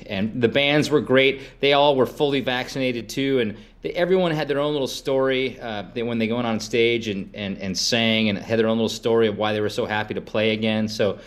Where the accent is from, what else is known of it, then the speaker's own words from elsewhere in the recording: Stevens Point, Wisconsin, United States; We went to Custer, Wisconsin, which is a place I know well because I grew up in Stevens Point